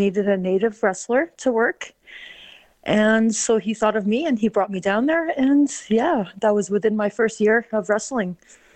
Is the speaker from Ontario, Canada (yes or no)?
no; Vancouver, British Columbia, Canada; now in Alberta, Canada; I'm from Vancouver, British Columbia. I started in BC